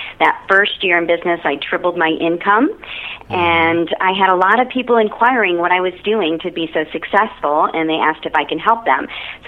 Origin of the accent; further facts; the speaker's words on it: Ohio, United States; now in Austin, United States; No, I'm originally from Ohio.